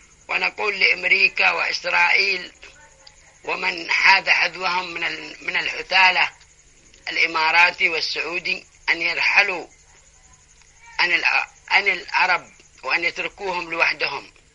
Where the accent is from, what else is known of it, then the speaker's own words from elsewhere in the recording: Yemen; نحن يمنيين ونحن أهل الإيمان والحكمة،